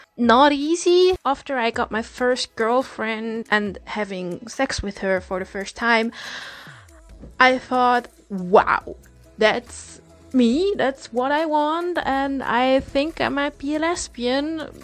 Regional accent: Switzerland; I'm 27 and from Switzerland.

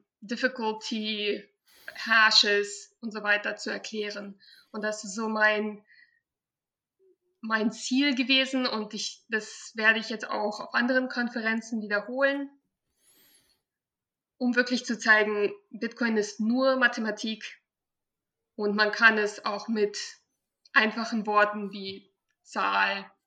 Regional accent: Germany; now in United States; Also ich bin ja auch in Deutschland aufgewachsen. Daher spreche ich auch Deutsch. Aber mittlerweile lebe ich schon 15 Jahre in den USA

